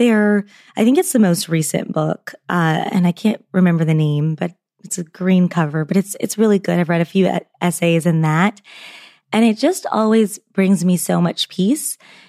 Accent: Los Angeles, California, United States; We had yoga classes in elementary school because I'm from Los Angeles.

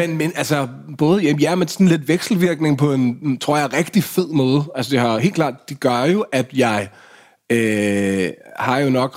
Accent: Hundige, Zealand, Denmark; Ja, mellem Hundi og Ishøj.

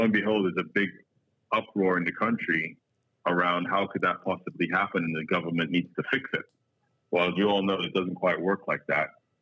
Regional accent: Trinidad & Tobago; I'm originally from Trinidad, and Trinidad is the home of the steel pan.

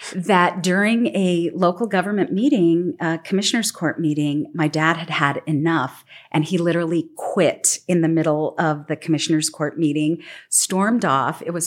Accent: El Paso, Texas, United States; Beth, you know, I grew up in the Lower Valley in El Paso.

